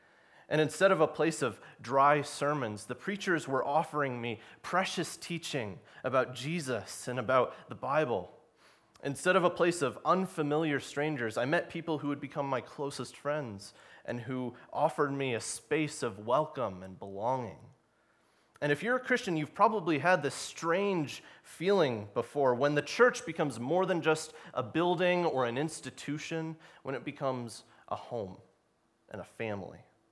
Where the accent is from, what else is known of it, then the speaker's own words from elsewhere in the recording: St. Louis, Missouri, United States; I come from St. Louis. I'm studying at the seminary there in order to be a pastor.